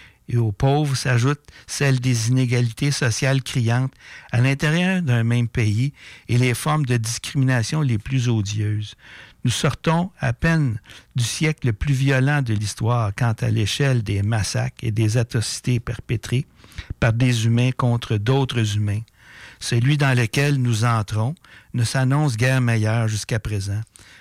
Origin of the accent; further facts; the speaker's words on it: Quebec, Canada; en France, aux États-Unis et chez nous au Québec.